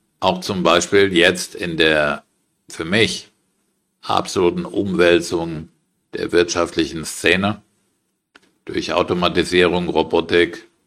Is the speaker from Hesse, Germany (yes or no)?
yes; Frankfurt, Hesse, Germany; Ich bin ja in Frankfurt aufgewachsen